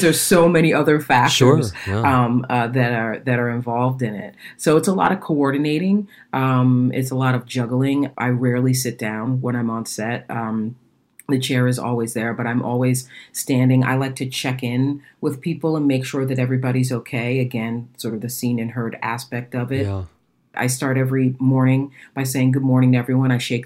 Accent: Boston, Massachusetts, United States; So I'm from Boston. So at the time I was speaking at Boston Partners in Education

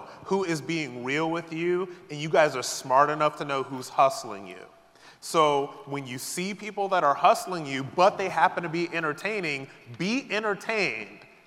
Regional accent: New York, United States; I'm from New York.

